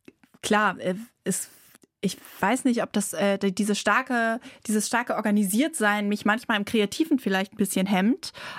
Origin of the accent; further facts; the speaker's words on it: Bremen, Germany; Ich bin extra von Berlin nach Bremen gezogen. Ich bin zwar Bremerin, habe aber in Berlin studiert. Bin wieder zurückgekommen